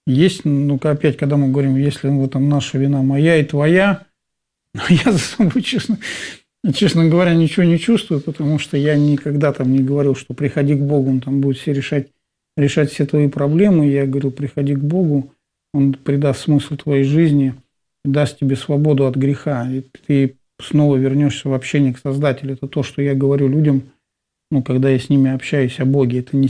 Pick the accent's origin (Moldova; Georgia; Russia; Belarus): Russia; Voronezh, Voronezh Oblast; Я белый россиянин, родом из Воронежа